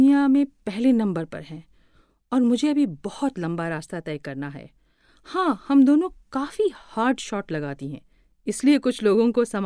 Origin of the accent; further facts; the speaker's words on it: Hyderabad, Telangana, India; also born or lived in Mumbai; मेरा जन्म तो 15 नवंबर 1986 को मुंबई में हुआ था, लेकिन बचपन से ही हम हैदराबाद में रहे